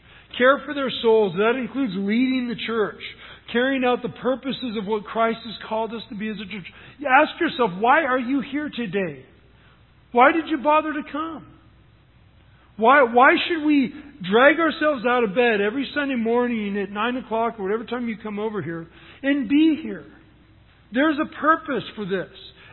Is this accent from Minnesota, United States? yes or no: no; San Luis Obispo, California, United States; he pastors today at my hometown church in San Luis Obispo.